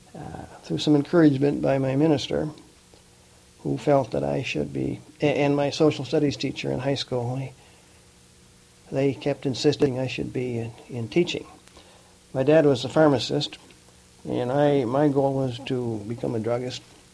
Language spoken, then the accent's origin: English; Lanesboro, Minnesota, United States; also born or lived in Zumbrota / Spring Grove; I was born in Lanesboro, Minnesota, way back about 1920, and we lived primarily in cities in Houston and in Fillmore County, southeastern Minnesota.